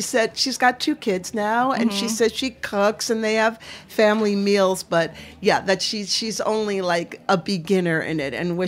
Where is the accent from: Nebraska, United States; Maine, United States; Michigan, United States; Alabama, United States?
Maine, United States; I'm from Maine